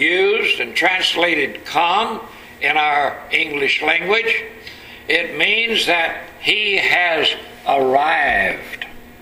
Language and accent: English; Texas, United States; accent: Texas; Don't you like my Texas accent on my Greek?